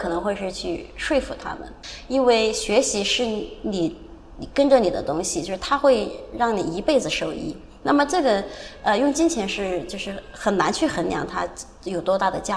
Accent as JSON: {"language": "Chinese", "country": "China", "said": "我们中国人，比如说第一次见到一个人，我们可能会说哇，你很漂亮。"}